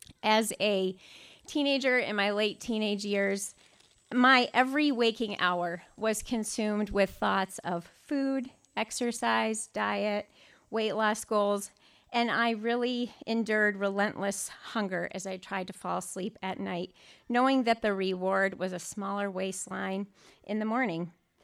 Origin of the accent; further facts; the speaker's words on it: Luxembourg; moved away as an adult; now in United States; I grew up in Luxembourg, tiny little country in Europe. And as a missionary kid, my parents are church planners. My dad is a pastor in an English-speaking international church over there. I moved to the United States when I was 19